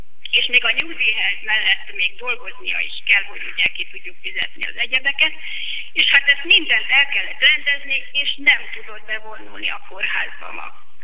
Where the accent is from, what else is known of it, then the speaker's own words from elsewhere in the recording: Pécs, Baranya, Hungary; nyugdíjas, 72 éves, született pécsi lakos.